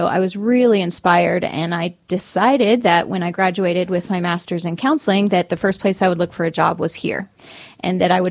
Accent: Albuquerque, New Mexico, United States; also born or lived in Colorado; So I am a New Mexico native, and I was born in Albuquerque and lived some of my childhood in Colorado, but a lot of it in New Mexico.

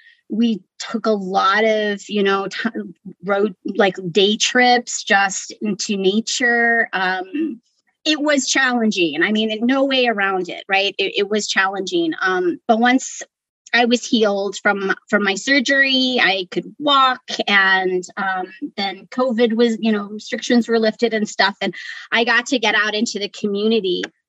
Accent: Tucson, Arizona, United States; I was born and raised in Tucson. And, you know, went up to the White Mountains a lot there's Ponderosa pines there.

